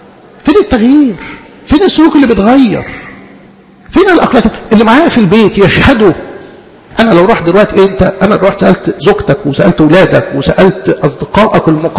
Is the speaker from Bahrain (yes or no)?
no; Egypt; على مستوى بلدنا مصر